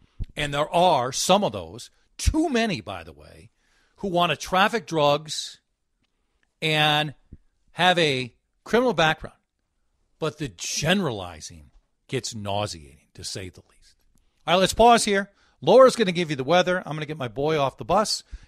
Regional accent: Golden Valley, Minnesota, United States; born there; that I was born in Golden Valley and Dan was born here and you were born in Lakeville

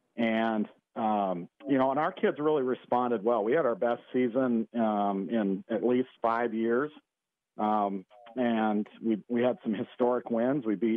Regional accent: Montana, United States; and I grew up in Western Montana and we have the mountains here.

